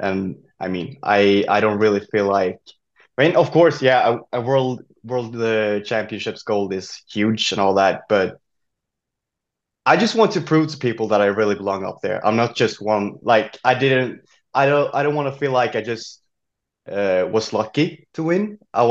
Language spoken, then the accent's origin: English; Falkenberg, Halland County, Sweden; now in Stockholm, Sweden; To everybody who listens, I live in Stockholm, and my hometown is Falkenberg. It's like 5 hours from the capital.